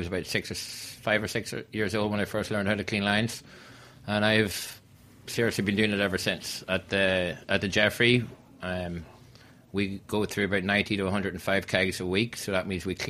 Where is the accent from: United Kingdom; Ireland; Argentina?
Ireland; Ulster; now in Long Island City, United States; I'm from Long Island City and originally from Donegal in Ireland.